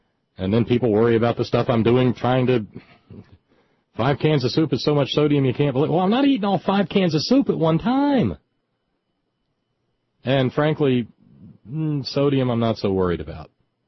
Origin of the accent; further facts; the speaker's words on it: the South, United States; As a Southerner, I got to tell you, a few sprinkles of salt on a piece of watermelon are doggone near paradise.